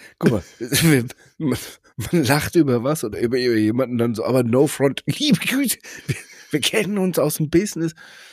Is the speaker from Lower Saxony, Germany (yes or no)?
no; Bischofsheim, Hesse, Germany; Den habe ich mal im Bischofsheim, in meinem Heimatdorf, irgendwie als Kind